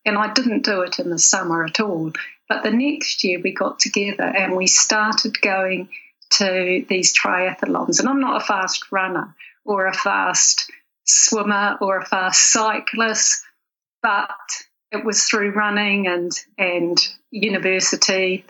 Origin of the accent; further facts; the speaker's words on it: New Zealand; now in United Kingdom; Oh, I'm from New Zealand.